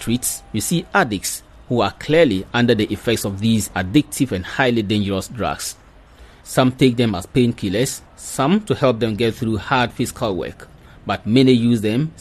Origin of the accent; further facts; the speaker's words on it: Tamale, Northern Region, Ghana; Here in my hometown of Tamale in northern Ghana